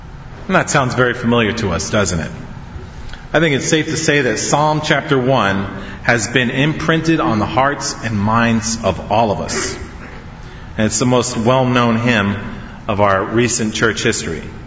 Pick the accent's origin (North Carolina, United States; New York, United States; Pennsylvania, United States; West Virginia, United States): Pennsylvania, United States; I grew up in Pennsylvania on the eastern side, and we had this great river that flowed out of the mountains of Pennsylvania on its way down to Philadelphia.